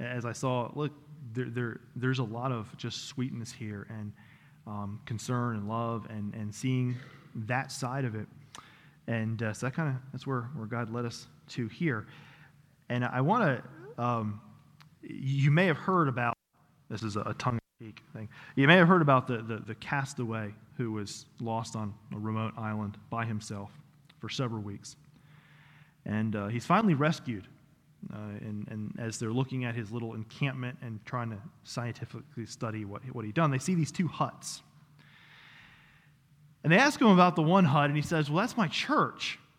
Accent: Washington, District of Columbia, United States; also born or lived in Clarksburg, West Virginia, United States; As I shared in Sunday school, I grew up in Washington, D.C. Spent about 12 years there. My dad is FBI, got transferred to Clarksburg, West Virginia. And so we went from the city to the country.

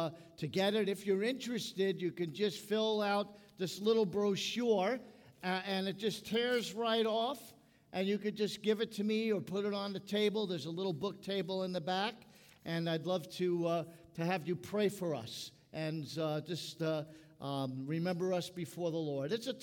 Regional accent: Brooklyn, New York, United States; accent: Brooklyn; you might detect my Brooklyn accent. And it comes out every now and then, especially when I have a cup of coffee that kind of comes out.

